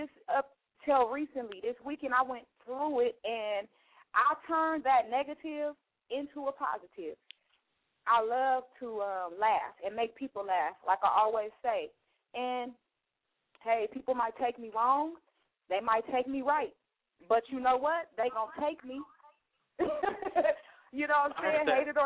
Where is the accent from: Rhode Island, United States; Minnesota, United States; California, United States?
California, United States; Inglewood; I grew up in Inglewood.